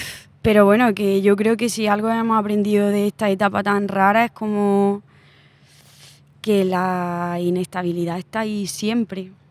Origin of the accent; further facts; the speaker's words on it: Úbeda, Andalusia, Spain; En mi pueblo, por ejemplo, en Úbeda se rieron con cosas súper trágicas.